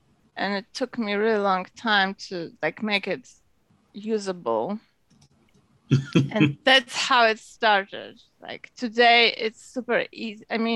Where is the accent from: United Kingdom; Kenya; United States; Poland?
Poland; I'm from Poland.